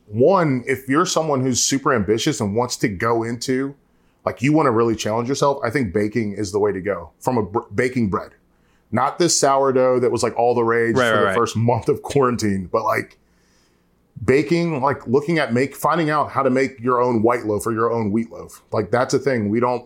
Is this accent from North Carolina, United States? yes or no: yes; North Carolina, United States; I'm from North Carolina. I love Eastern North Carolina barbecue.